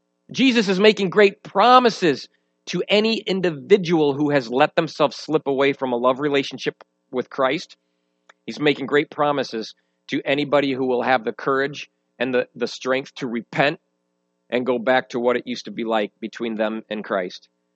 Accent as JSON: {"language": "English", "region": "Midwest", "country": "United States", "said": "I'm a Midwesterner. I'm a rather independent guy."}